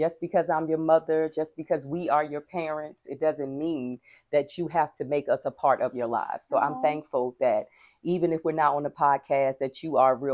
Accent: Asbury Park, New Jersey, United States; when I was growing up, I was born in Asbury Park, New Jersey, always home to me.

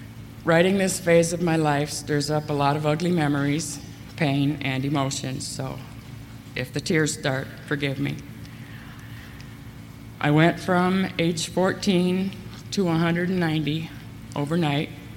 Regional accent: Gary, Indiana, United States; I was born and raised in Gary, Indiana, the fourth out of five children, and brought up Catholic.

